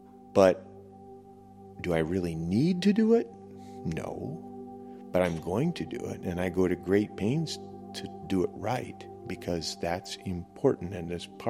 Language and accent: English; Michigan, United States; moved away as an adult; I grew up in Michigan, rural Michigan, and like a lot of people, I came here as a young person and stayed.